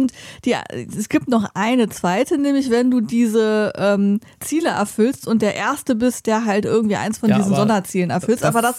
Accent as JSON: {"language": "German", "country": "Germany", "said": "Wir sind halt Deutsche, wir mögen sammeln und sortieren."}